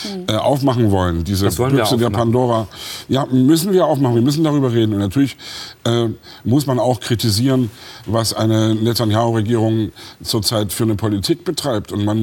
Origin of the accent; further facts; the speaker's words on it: Germany; Und ich bin in der DDR groß geworden.